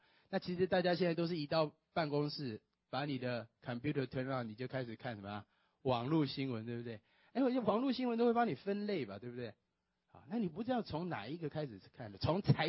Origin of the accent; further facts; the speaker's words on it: Taiwan; 那时候我是台湾来的哈，台胞。